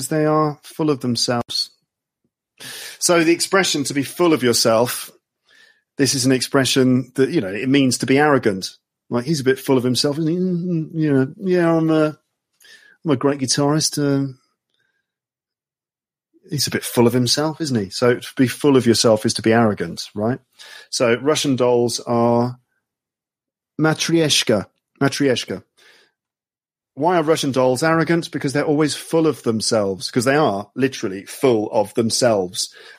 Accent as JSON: {"language": "English", "region": "England", "country": "United Kingdom", "said": "I'm drinking English breakfast tea, or what we just call tea in England, with milk, of course."}